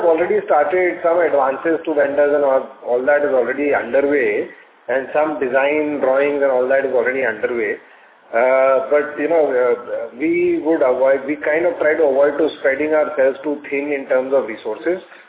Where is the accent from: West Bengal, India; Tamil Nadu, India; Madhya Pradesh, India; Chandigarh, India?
West Bengal, India; Kolkata; But even that day, I won't go to Gujarat. Halfway across the country, sir, ye, hum Kolkata walon ko